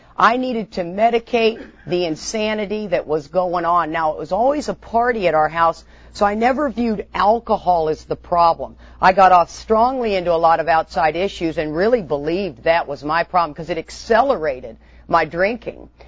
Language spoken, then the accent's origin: English; Houston, Texas, United States; So we were between the age of 10 and 15 growing up in Houston, Texas.